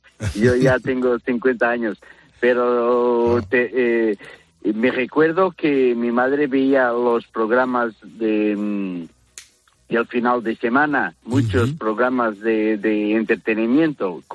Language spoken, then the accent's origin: Spanish; Portugal; Spanish is a second language; yo soy de Portugal.